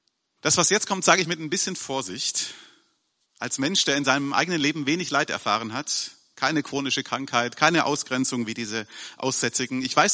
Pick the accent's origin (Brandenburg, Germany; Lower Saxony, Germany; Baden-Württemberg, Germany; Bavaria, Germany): Baden-Württemberg, Germany; Jetzt sage ich als Schwabe, also bei uns ist das eine Sprachform von Dankbarkeit